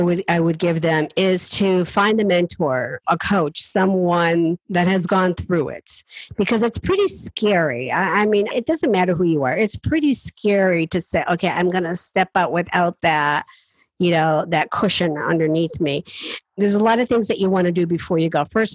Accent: Appalachia, United States; I am not afraid. I come from the Appalachian Mountains. I'm a hillbilly. I'll admit it.

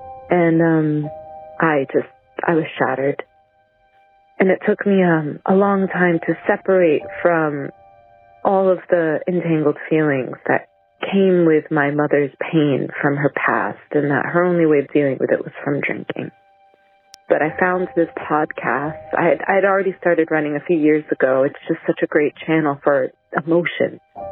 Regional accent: Rhode Island, United States; now in Spain; So my story, 8 years ago, I moved from Rhode Island to Spain, and a big catalyst for that was my mother's drinking.

